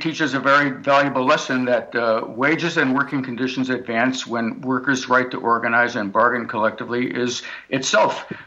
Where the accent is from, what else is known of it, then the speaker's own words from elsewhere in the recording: Rochester, New York, United States; When I was growing up in Rochester, New York, 50,000 people worked for Eastman Kodak.